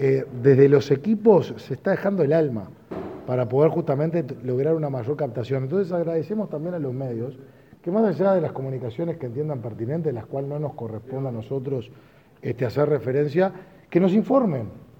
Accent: Uruguay; que acá creo que lo que todos queremos como uruguayos es la actuación sobre esos casos.

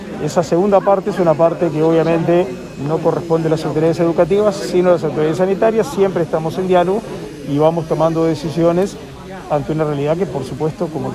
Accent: Uruguay; y eso es parte de que nos identifica como uruguayos.

